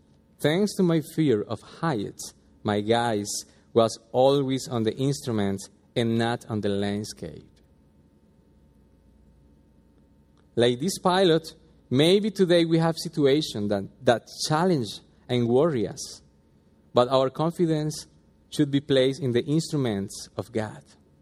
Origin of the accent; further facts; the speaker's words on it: Colombia; English is a second language; I remember in Colombia, I'm from Colombia